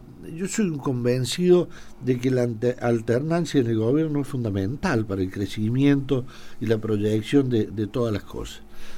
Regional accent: Oliva, Córdoba, Argentina; Soy de Oliva, nacido y criado en la zona rural de Oliva. Hice mi escuela primaria en el campo. Luego me vine a estudiar a la Escuela Nacional de Comercio en Oliva.

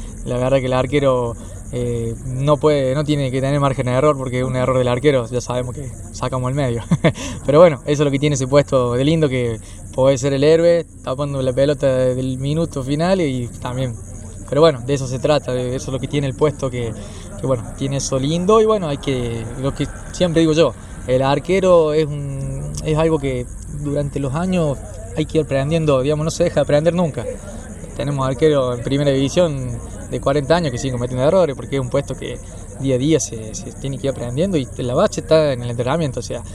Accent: Almafuerte, Córdoba, Argentina; Soy oriundo de Almafuerte. Bueno, la mayoría de mi, digamos, de mi fútbol infantil, de mis años, fue en Atlético Almafuerte, después en San Agustín.

